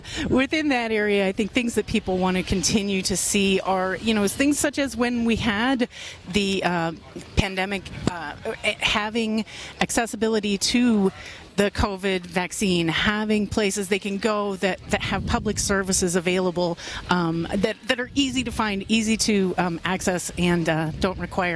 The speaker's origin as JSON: {"language": "English", "region": "Iowa", "country": "United States", "tie": "born or raised there", "lives_now": "Waukesha County, United States", "said": "I grew up in Iowa. I've lived in Waukesha County for a long time."}